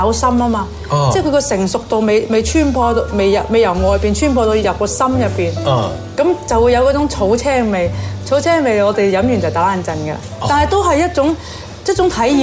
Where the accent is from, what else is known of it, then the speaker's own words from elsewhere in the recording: Guangzhou, Guangdong, China; 我哋廣州人其實就苦同甩咧 是對於我們來說很大區別的